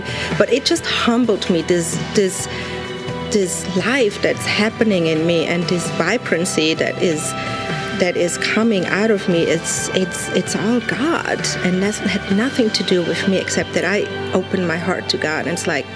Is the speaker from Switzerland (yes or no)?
yes; Switzerland; moved away; I grew up in Switzerland, and I came here about 21 years ago.